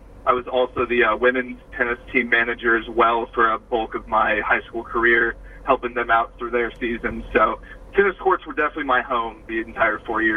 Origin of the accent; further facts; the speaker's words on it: Indianapolis, Indiana, United States; born there; Okay, so I was born in Indianapolis, you know, June 27th, 1998.